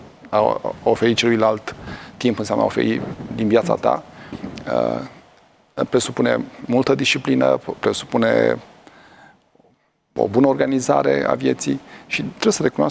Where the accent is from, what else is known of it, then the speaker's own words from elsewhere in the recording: Romania; Asta suntem. Suntem înclinați spre negativisme, mai ales ca români.